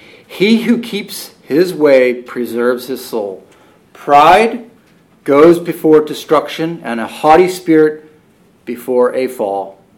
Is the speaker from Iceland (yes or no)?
no; England, United Kingdom; You know, we're English, so that's what we do. We get angry.